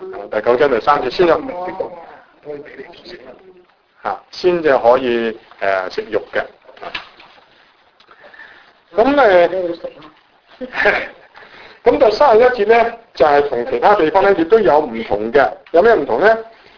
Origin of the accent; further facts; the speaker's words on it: China; 如果用我哋中國人講啊，就係正合吾意